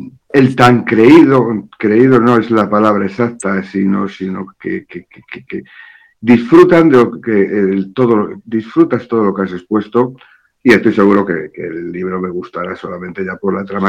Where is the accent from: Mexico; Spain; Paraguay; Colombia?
Spain; como buen español no leo los créditos